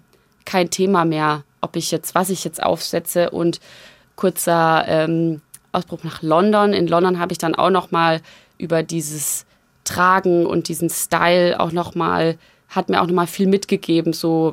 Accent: Arnstein, Bavaria, Germany; Bei Arnstein, in der Nähe von Arnstein.

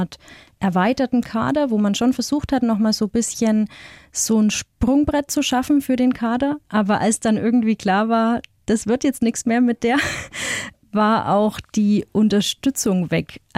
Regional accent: Bavaria, Germany; wenn man sich vorstellt und sagt, ich bin aus dem Fichtelgebirge, dann überlegen die...

